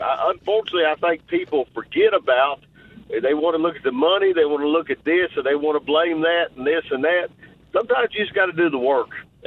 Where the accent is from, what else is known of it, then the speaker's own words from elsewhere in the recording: Kentucky, United States; I'm from Lexington, Kentucky. Yeah. And I'm actually from south of Lexington, Kentucky, but I married and moved to Lexington.